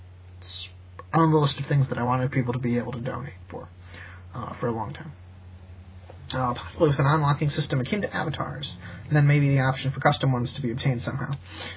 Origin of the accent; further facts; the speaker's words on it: Wisconsin, United States; growing up in Wisconsin, woo